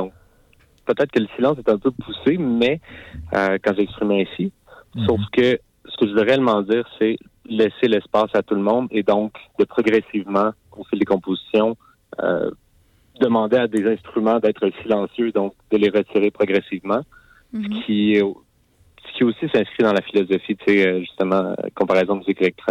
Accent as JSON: {"language": "French", "town": "Quebec City", "region": "Quebec", "country": "Canada", "tie": "born there", "said": "Ce qui m'inspire à Québec, ben, d'abord, ce qu'il faut savoir, c'est que ben, c'est ma ville natale"}